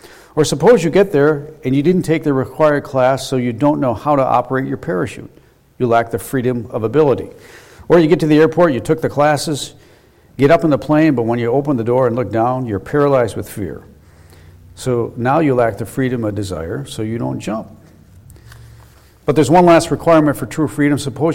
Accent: United States; You know, as an American, I personally value freedom a lot.

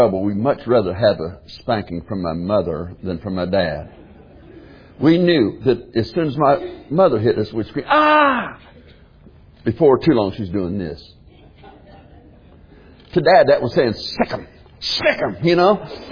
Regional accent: Tennessee, United States; also born or lived in Ohio; Now, you know, I was born in Ohio. Dad moved us down there to Tennessee from Ohio.

